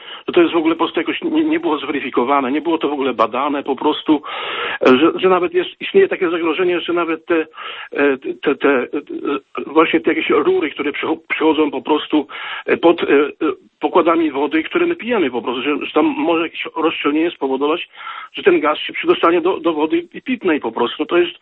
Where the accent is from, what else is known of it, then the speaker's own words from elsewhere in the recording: Pomeranian Voivodeship, Poland; Ja też jestem dumny, że jestem Kaszubą, że mieszkam na Kaszubach